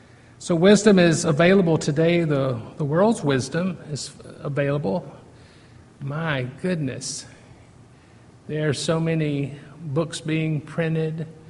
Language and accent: English; Virginia, United States; growing up in Virginia, I would know some of these places where they didn't have windows, and it was a secret society.